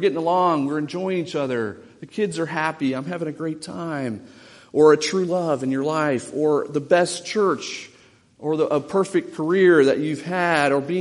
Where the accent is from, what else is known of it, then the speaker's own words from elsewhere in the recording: Texas, United States; And I, as a Texan, I thought I'd better take his opinion seriously.